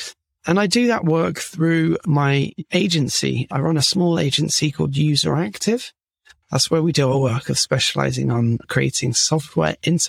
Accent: London, United Kingdom; now in Barcelona, Spain; I'm based in Barcelona. I'm from London in the UK. But I moved to Barcelona a few years ago

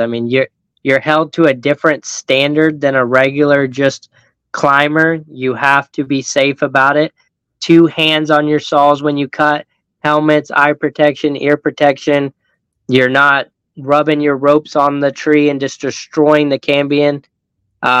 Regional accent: Niceville, Florida, United States; now in Freeport, United States; I am. I was born and raised in Florida Panhandle, but I call Niceville my home.

